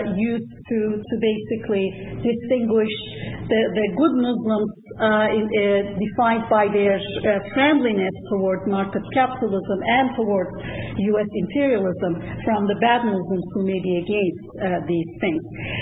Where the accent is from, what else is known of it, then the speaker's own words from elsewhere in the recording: Turkey; I'm originally from Turkey